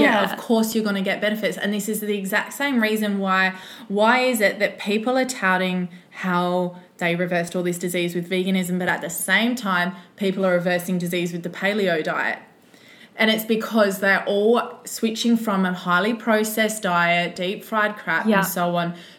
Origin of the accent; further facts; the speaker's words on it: Australia; I grew up in Australia, so I don't really have, you know, I mean, my background's British